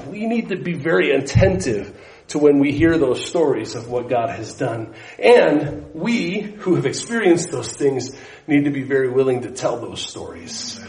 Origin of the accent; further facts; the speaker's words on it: Cortez, Colorado, United States; You know, I went to high school in Cortez, Colorado. So I'm not from San Luis Valley, but you know, from Southern Colorado.